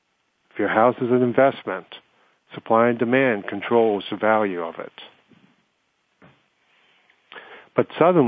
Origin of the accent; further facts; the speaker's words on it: Scotland, United Kingdom; born there; I'm Scottish by birth